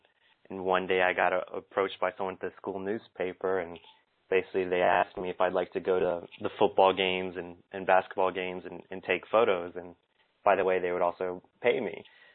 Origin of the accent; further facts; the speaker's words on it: North Carolina, United States; I grew up in North Carolina originally, and I went to Miami because I wanted an atmosphere that was very different from North Carolina.